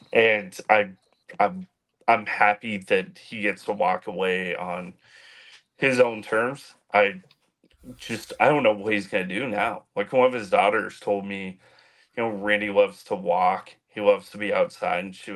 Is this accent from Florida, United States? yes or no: no; Des Moines, Iowa, United States; that meant a lot to me because I grew up in Des Moines.